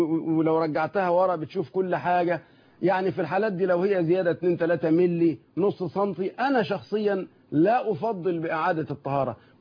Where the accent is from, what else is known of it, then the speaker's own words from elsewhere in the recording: Damietta Governorate, Egypt; جالي طفل من كفر البطيخ عندنا في دمياط